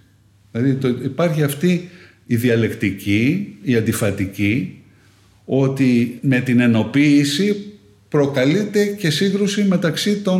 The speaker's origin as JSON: {"language": "Greek", "country": "Greece", "said": "Από μικρό παιδί αισθάνομαι τρία πράγματα. Νιώθω τον εαυτό μου ότι είμαι Έλληνας, ότι είμαι Ευρωπαίος και ότι είμαι πολίτης του κόσμου."}